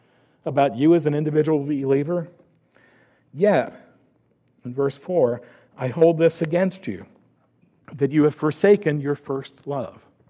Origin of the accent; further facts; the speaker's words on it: United States; But being American sometimes works against being a good believer, being a good follower of Christ.